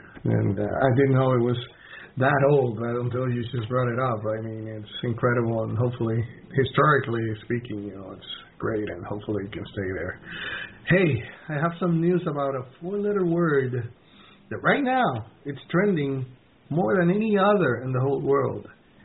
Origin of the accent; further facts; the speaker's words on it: Puerto Rico; Trust me, I am from Puerto Rico. I deal with these things there